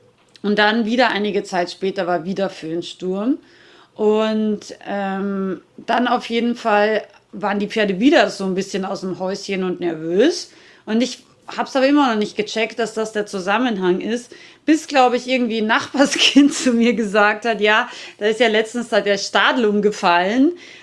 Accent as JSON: {"language": "German", "town": "Rauris", "region": "Salzburg", "country": "Austria", "said": "ich komme ja aus Österreich, aus den schönen österreichischen Bergen, Nationalpark Hohe Tauern in Rauris, also Salzburger Gebirge."}